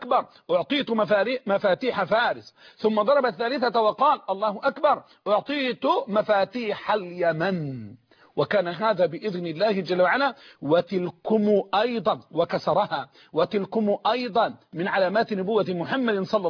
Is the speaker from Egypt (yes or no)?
yes; Egypt; والصاع تعلمون أن الصاع عندنا في مصر وفي دول الخليج بالإجماع وفي العراق وفي الشام وفي غيرها